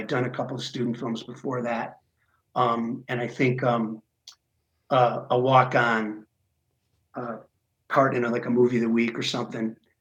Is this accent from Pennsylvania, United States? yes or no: no; Detroit, Michigan, United States; Yes, okay. I'm from Detroit, basically.